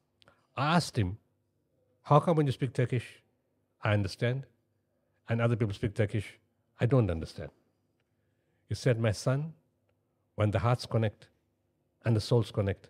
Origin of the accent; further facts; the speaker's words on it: South Africa; Remember in South Africa pre-94, again, being Indian and not being a white and being a Muslim, there was always prejudice.